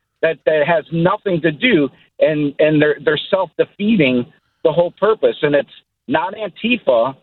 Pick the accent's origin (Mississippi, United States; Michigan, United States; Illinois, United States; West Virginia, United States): Michigan, United States; Detroit; I'm from Detroit. I grew up in the racial riots of the early, late 60s, early 70s.